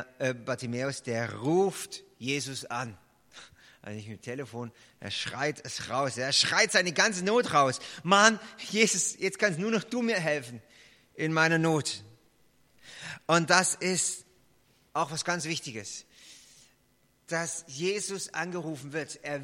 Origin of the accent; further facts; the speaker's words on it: Baden-Württemberg, Germany; Ich komme ja aus Schwaben und da gibt es so einen Witz bei uns.